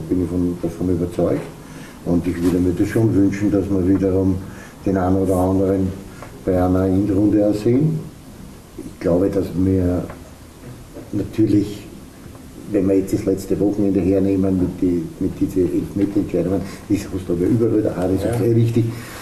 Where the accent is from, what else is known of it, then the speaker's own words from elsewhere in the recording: Austria; wenn wir Profi-Schiedsrichter hätten bei uns in Österreich